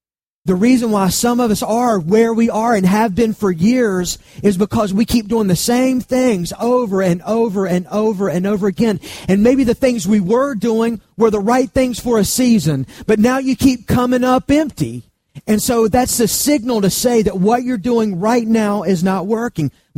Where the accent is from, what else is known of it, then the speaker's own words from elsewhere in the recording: United Kingdom; I'm a Brit